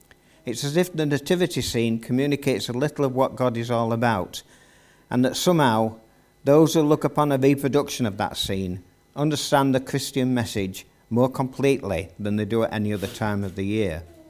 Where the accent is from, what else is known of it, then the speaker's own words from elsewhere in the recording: London, United Kingdom; I was born in London in 1940, and the first 5 years of my life were accompanied by the bombs and the sounds of the Second World War.